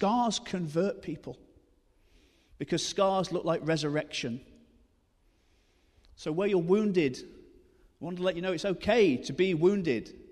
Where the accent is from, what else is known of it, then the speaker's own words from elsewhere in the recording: Newcastle-under-Lyme, West Midlands, United Kingdom; And I really believe for us as Christians in the nation, but in Newcastle-under-Lyme, in my hometown, what will distinguish Christians in this next season is not how happy we pretend to be.